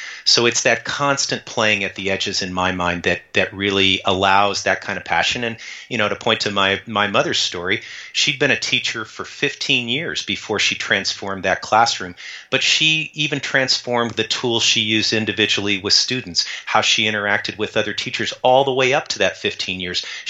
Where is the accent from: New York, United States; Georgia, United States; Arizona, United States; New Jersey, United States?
Arizona, United States; Tucson; I grew up in Tucson, Arizona